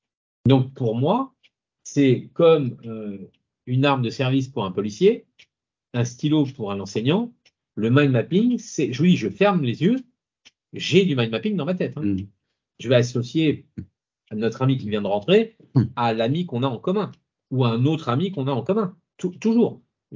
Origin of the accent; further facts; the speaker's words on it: France; Nous sommes français, donc nous sommes cartésiens.